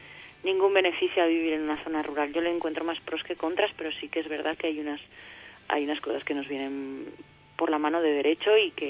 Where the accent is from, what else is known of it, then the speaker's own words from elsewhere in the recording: Alcorisa, Aragon, Spain; está inspirada en mi pueblo, está inspirada en Alcoriza, y habla pues eso del sentir de que a mí me da el vivir, el pasear por las calles de mi pueblo